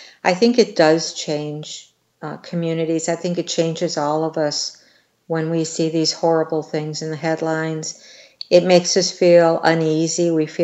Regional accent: Wisconsin, United States; Well, I grew up in Wisconsin, and part of the time was during the in the 1970s when Richard Speck killed the nurses in Chicago.

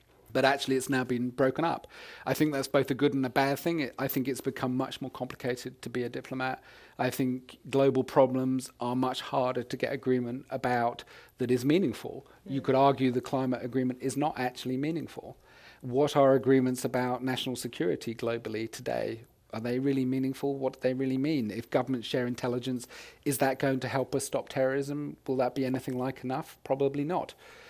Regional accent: United Kingdom; being a British diplomat was a very particular kind of thing

